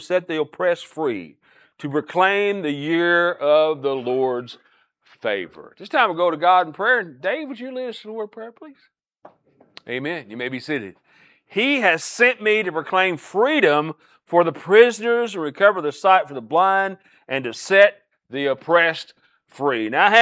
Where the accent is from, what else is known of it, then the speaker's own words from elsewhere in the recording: United States; I am so glad today and proud to say today that I am an American.